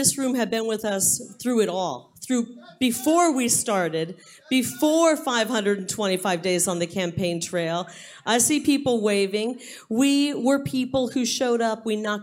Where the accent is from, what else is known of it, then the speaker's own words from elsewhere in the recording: Arizona, United States; We can handle the heat. We're from Arizona.